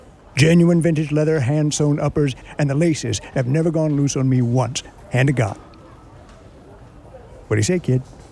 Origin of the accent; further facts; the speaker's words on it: Fleming, Ohio, United States; born there; I was born in Fleming, Ohio in 1921.